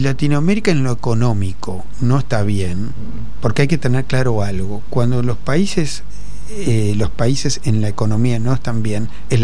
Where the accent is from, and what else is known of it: Argentina